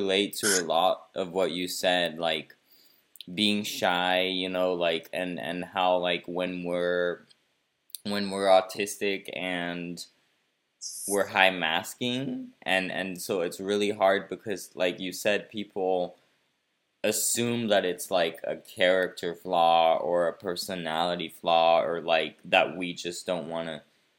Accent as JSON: {"language": "English", "country": "Brazil", "tie": "born or raised there", "said": "I grew up in Brazil, and in Brazil there's also like a very social culture"}